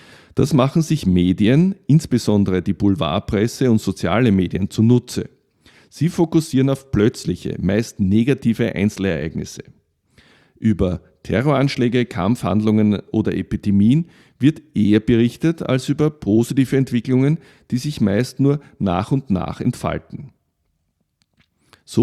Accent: Austria; Für mich als Österreicher ist das besonders betrüblich.

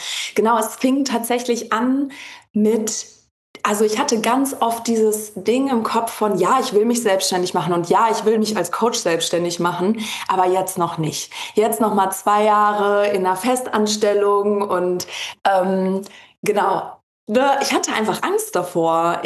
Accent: Cologne, North Rhine-Westphalia, Germany; also ich komme aus Köln, hatte eine Praxis oder habe immer noch eine hier in Köln

